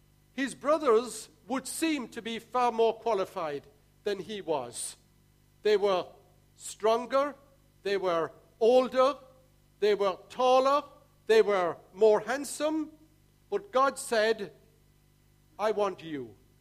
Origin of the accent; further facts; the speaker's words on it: Ireland; and I'm Irish as well, and there's a TH in there.